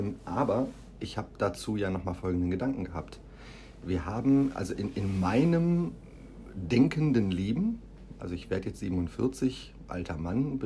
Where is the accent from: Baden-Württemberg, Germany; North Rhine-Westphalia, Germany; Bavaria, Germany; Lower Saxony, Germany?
Lower Saxony, Germany; Davenstedt; So, also ich komme ja aus Davenstedt